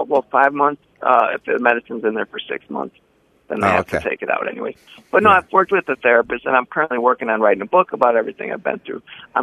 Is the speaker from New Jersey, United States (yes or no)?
no; Chicago, Illinois, United States; I'm Irish Catholic from Chicago, so that's pretty much what we do.